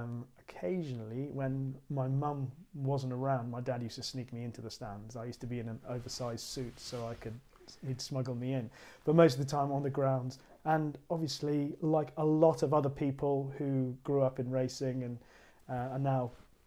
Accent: Trinidad & Tobago; Yes, I was born and brought up in Trinidad.

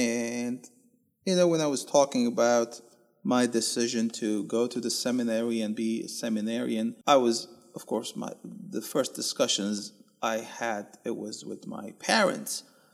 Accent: Kessab, Latakia Governorate, Syria; There was another fellow who was a seminarian from my hometown of Kesab.

